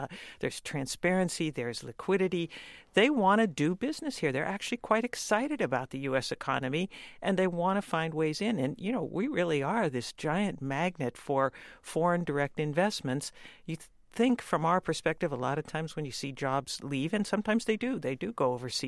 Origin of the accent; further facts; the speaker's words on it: Ohio, United States; because I'm originally from Ohio, I went straight to the Ohio booth.